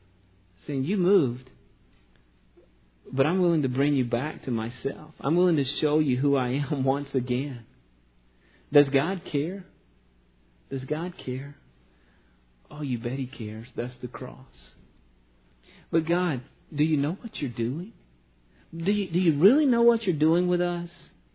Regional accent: Southern United States, United States; I grew up in the Bible Belt.

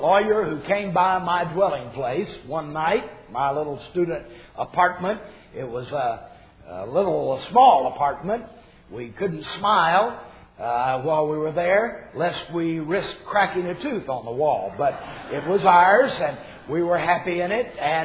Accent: Texas, United States; My way of handling things, being from Texas and being Irish, is if you don't like it

